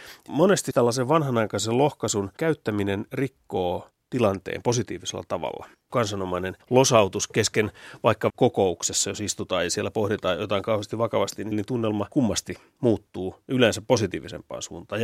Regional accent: Viiala, Pirkanmaa, Finland; Mulla on siis 5 polvea viialalaisia löytyy isän puolelta, joten se on todella syvällä geeneissä.

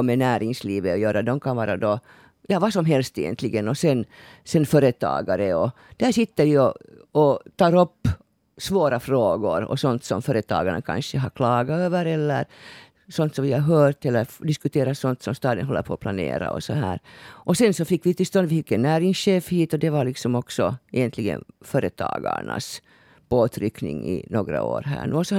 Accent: Porvoo, Uusimaa, Finland; liksom inte säga just då att jag är från Borgo.

